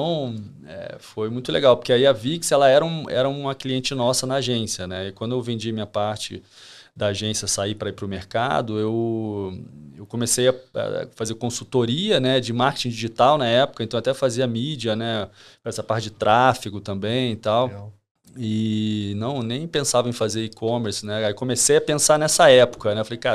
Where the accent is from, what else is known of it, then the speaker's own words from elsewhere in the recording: Rio de Janeiro, Brazil; now in São Paulo, Brazil; Então, eu vim aqui para São Paulo, sou do Rio de Janeiro, né? Mas moro aqui em São Paulo já tem 4 anos.